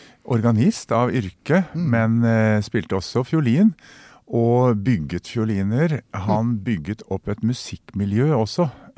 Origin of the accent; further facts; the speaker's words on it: Brumunddal, Innlandet, Norway; Ja, jeg vokste opp på Hedmarken, altså I Brumunddal.